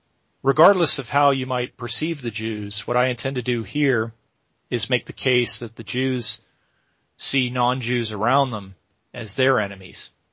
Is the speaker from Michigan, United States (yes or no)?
no; New York, United States; When I was growing up in New York